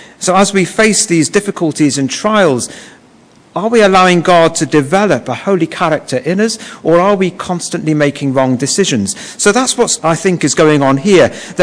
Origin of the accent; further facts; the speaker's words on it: England, United Kingdom; We are not saved because our parents were Christians. We're not saved because we're English.